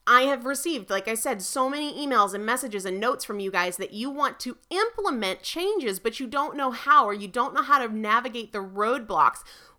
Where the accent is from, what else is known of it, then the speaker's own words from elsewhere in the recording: New Hampshire, United States; not only is she a New England girl like me, because, you know, I'm originally from New Hampshire